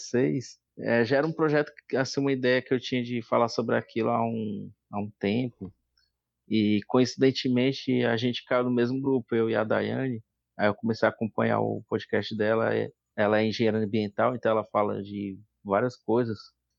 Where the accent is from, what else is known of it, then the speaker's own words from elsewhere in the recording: Itapajé, Ceará, Brazil; now in Sobral, Brazil; moro aqui em Sobral há alguns anos. Na verdade, eu sou de Itapajé, um pouquinho mais próximo da capital.